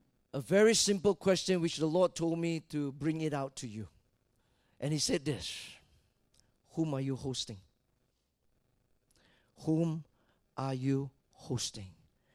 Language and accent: English; Malacca, Malaysia; my sister in Malacca, that was my hometown, all right?